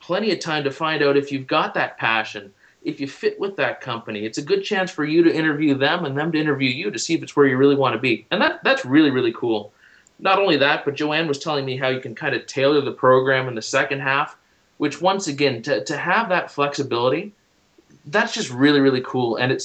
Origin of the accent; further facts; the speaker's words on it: Halifax, Nova Scotia, Canada; also born or lived in Liverpool; I'm from Halifax. I was born down in Liverpool, and it's something where I lived most of my life in the Halifax-Dartmouth area.